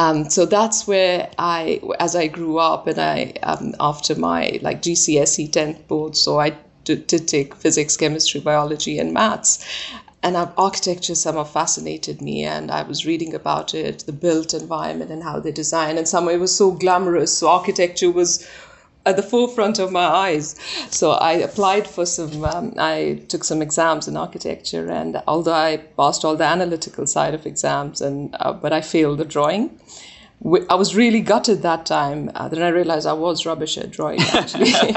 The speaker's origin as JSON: {"language": "English", "town": "Srinagar", "region": "Jammu and Kashmir", "country": "India", "tie": "born or raised there", "said": "So where I am from, I'm from Srinagar, which is the capital, the summer capital. And it's a valley surrounded by Himalayan range. So it is absolutely beautiful with natural streams and lakes and mountains. And so that's where I grew up."}